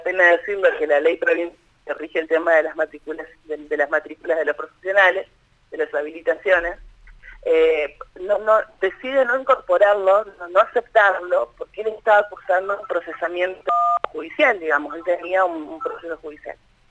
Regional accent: Gualeguaychú, Entre Ríos, Argentina; a mí me llama mucho la atención, yo soy de Gualeguaychú.

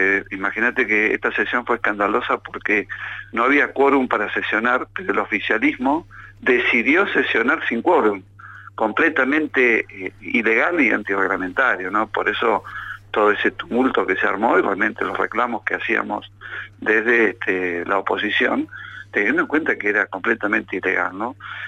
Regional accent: Argentina; la verdad que lo lamento y como argentino

